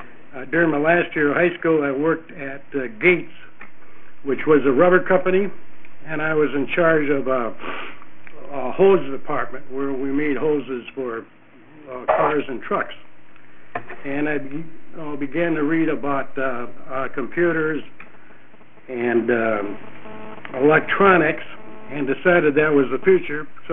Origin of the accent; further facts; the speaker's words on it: Hollywood, California, United States; also born or lived in Hibbing, Minnesota; Well, I was originally from Hibbing, Minnesota. And that's where I was born and grew up until I was about 10 years old. And my parents moved out to California, Hollywood. So I actually went to high school in Sherman Oaks